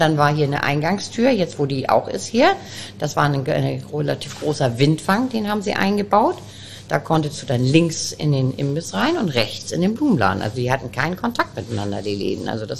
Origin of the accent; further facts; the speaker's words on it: Hamburg, Germany; Du bist keine Fremde, sondern ich bin ja eine Hamburgerin, aber eben nicht aus St. Pauli.